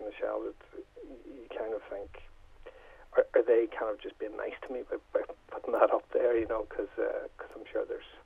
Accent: Enniskillen, Northern Ireland, United Kingdom; I grew up in Enniskillen, you know

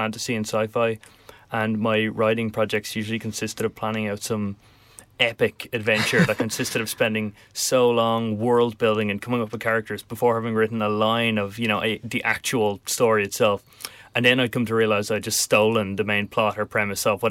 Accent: Ballybrack, Leinster, Ireland; I'm from out in Ballybrack, although my mum, as I was telling earlier, comes from nearby in Coolock.

